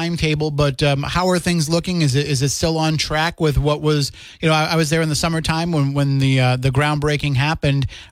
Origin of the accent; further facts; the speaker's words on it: New Bedford, Massachusetts, United States; And I'm like, well, I'm from the New Bedford area.